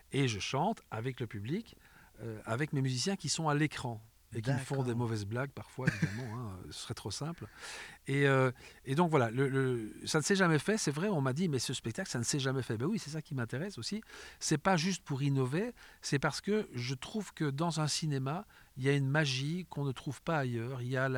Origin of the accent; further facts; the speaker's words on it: Bruges, Flanders, Belgium; born there; Je suis né à Bruges.